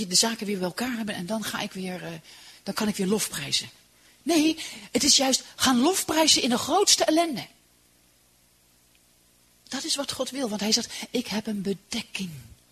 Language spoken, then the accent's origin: Dutch; Poland; Dus en ik ben in Polen opgevoed.